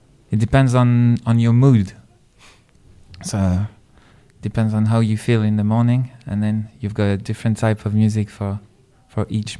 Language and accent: English; Belfort, Bourgogne-Franche-Comté, France; English is a second language; I grew up in France, east of France, Belfort.